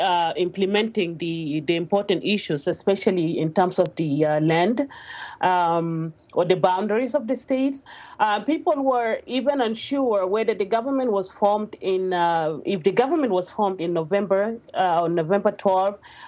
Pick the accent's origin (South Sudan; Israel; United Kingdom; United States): South Sudan; Western Bahr el Ghazal; I come from Western Bahr Ghazal